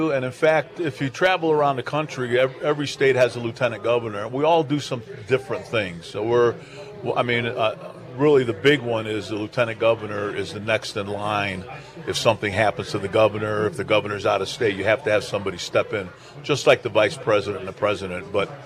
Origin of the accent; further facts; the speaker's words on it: Detroit, Michigan, United States; I grew up in Detroit, Michigan, out in the suburbs. It was a great place to grow up as a kid.